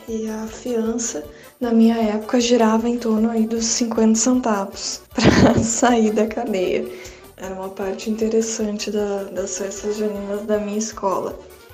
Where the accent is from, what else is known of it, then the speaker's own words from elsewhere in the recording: Novo Hamburgo, Rio Grande do Sul, Brazil; eu sou de Novo Hamburgo, no Rio Grande do Sul.